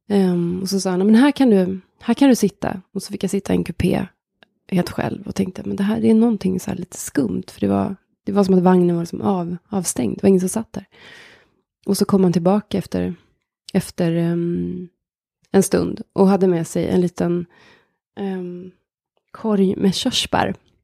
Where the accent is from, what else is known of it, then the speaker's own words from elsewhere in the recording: Hagfors, Värmland, Sweden; also born or lived in Östra Ämtervik; Nej, jag växte upp utanför Hagfors i norra Värmland.